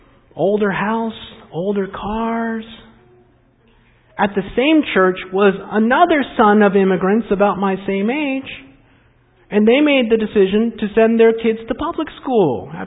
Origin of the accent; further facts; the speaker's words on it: Washington, District of Columbia, United States; born there; Now, I'm the son of Korean immigrants. I was born in Washington, D.C. My parents came to this country from Korea, went to a Korean church.